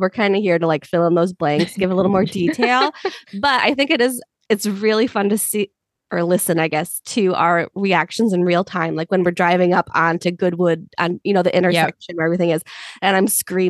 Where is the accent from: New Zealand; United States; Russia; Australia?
United States; And I'm like, we're from America.